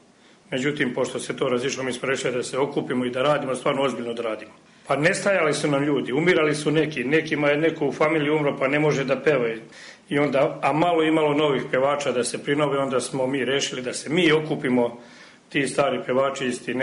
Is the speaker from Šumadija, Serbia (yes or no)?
yes; Gornja Šatornja, Šumadija, Serbia; Ja sam recimo iz Gornje Šatornje